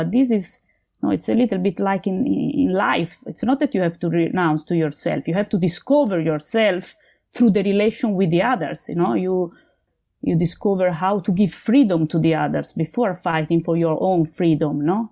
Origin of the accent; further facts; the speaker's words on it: Florence, Tuscany, Italy; also born or lived in Berlin; in Berlin for a few years, but now I moved back to Florence, where my family lives. And let's say I know I'm from Florence, and I can see that is my home, Florence. But I feel that my life will fit in different towns. And I'm Italian.